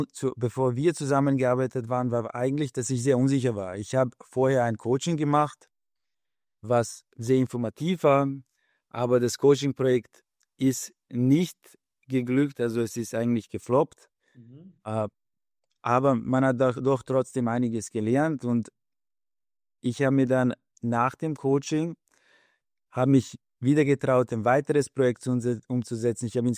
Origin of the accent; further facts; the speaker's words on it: Lower Austria, Austria; Ich bin aus Österreich, Wien Umgebung